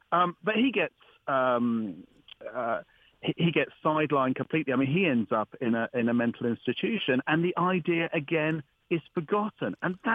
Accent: United Kingdom; because we are the British were the great pioneers of surgery, or so they thought.

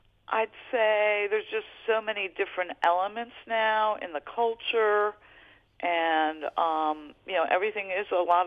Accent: Chicago, Illinois, United States; I'm a Chicagoan, you know, Midwesterner living in Southern Virginia.

